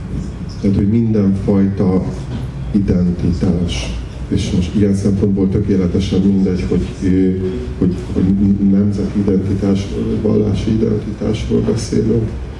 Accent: Transylvania, Romania; now in Budapest, Hungary; másképpen határozom meg magam otthon Erdélyben, itthon Budapesten, és akkor már is van két darab otthon, és hát, hogyha belegondolok, akkor én már jóval több, mint az eddigi életemnek a felét itt éltem le Budapesten.

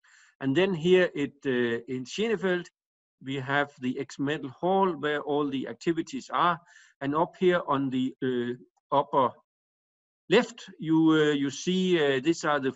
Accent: Denmark; I'm actually a professor at Copenhagen University in Denmark. I'm from Denmark

